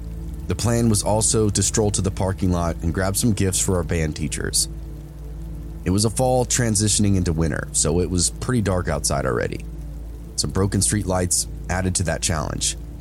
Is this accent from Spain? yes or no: yes; Madrid, Community of Madrid, Spain; I'm from Madrid, Spain. My family is from a small mountain city.